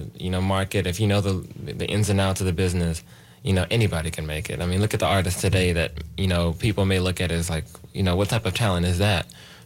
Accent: Indianapolis, Indiana, United States; I was born and raised in Indy, lived here all my life.

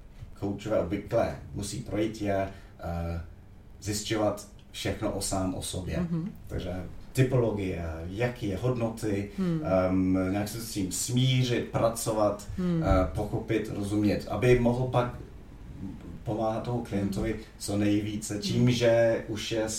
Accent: London, United Kingdom; born there; Czech is a second language; Ale narozený jsem v Londýně anglickému tatínkovi, český mamince, která emigrovala v roce 68. Ovšem tam nikdy jsme nemluvili doma česky, táto neuměl.

